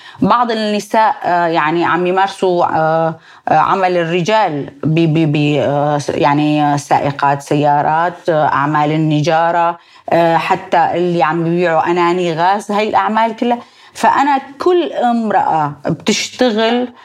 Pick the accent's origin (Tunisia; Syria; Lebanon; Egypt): Syria; نحن كإعلام سوري